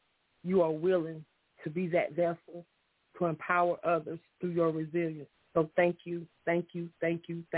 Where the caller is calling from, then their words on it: Union City, Georgia, United States; I'm calling from Union City, Georgia tonight.